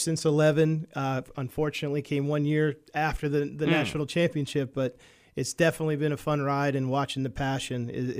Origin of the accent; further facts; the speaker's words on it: Philadelphia, Pennsylvania, United States; But growing up in Philadelphia as a sports fan, having Flyers, Sixers, Phillies, and Eagles, I mean, we've always had respectable teams, and every so often we have a great team.